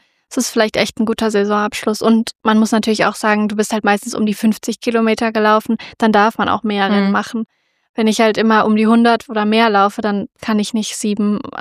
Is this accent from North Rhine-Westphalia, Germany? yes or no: no; Göttingen, Lower Saxony, Germany; am Sonntag in Göttingen, in meiner alten Heimat